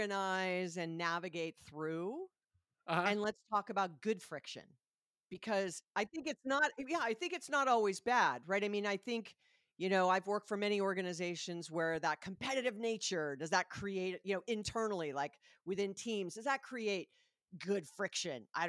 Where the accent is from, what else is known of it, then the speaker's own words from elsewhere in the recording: Hawaii, United States; However, I'm from Hawaii, and that particular hospital was a client